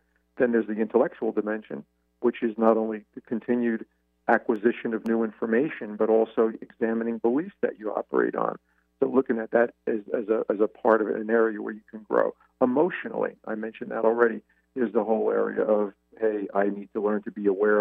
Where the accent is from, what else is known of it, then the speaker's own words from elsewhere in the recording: United States; my identity as a male, as an Italian male, as an American.